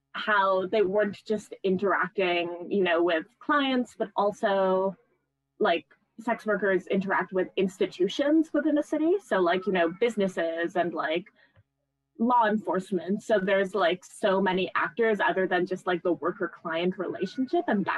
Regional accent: Toronto, Ontario, Canada; also born or lived in Vancouver / Edmonton; I grew up kind of all over, but I spent most of my teenage years in Toronto. But I also lived in like Vancouver and Edmonton, both of which are, you know, not small cities

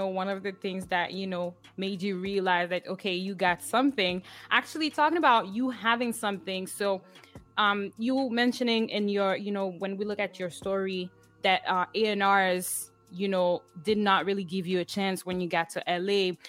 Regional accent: Paris, Île-de-France, France; English is a second language; now in Montreal, Canada; You said you had a song that was charting in France. I'm actually French. I'm from Paris.

